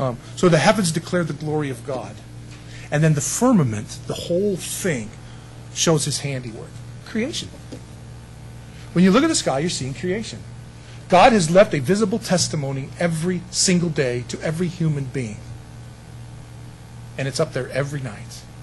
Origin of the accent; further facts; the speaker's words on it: California, United States; also born or lived in Denver, United States; It's happening in California, my home state. I was born in Denver, but you get the idea. I grew up in there, right?